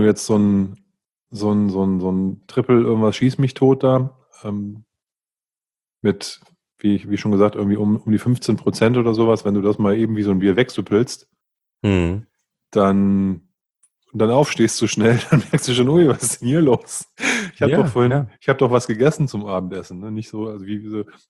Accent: North Germany, Germany; ich bin ja im Norden groß geworden und da trinkt man halt Pilz.

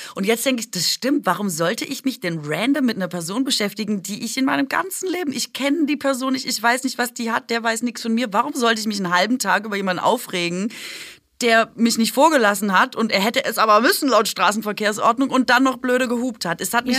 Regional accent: Baden-Württemberg, Germany; ich als Schwäbin

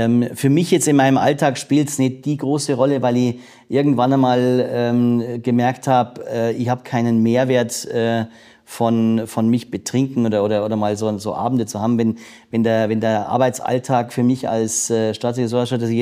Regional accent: Kallmünz, Bavaria, Germany; ich komme aus Kallmünz, wunderschöner Ort, in der Oberpfalz, an Naab und Vils gelegen.

